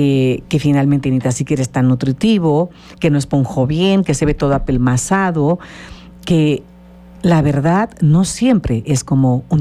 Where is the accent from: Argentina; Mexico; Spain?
Mexico; Morelos; mi estado, de mi tierra de Zapata